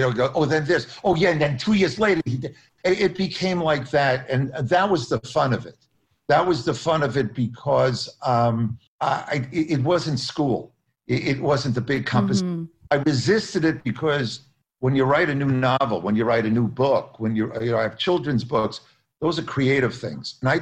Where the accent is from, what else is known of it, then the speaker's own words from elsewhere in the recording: Long Island, New York, United States; because I'm another Jew from Long Island, so it's not like a different planet.